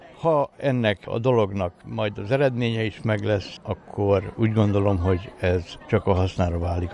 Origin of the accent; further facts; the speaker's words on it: Pecica, Arad County, Romania; olyan pécskai magyarként, akit érdekelnek a közösség dolgai